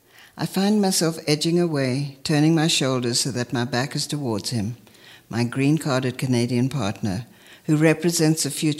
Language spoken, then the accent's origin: English; South Africa; now in New York, United States; I have lived in the United States, mostly in and around New York, for almost twice the years I spent growing up in South Africa